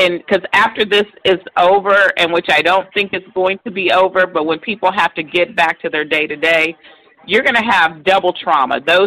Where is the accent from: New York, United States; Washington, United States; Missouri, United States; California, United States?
California, United States; Los Angeles; However, I was born and raised in California. I mean, in California, we know that. But I was going to say Southern California, L.A. area.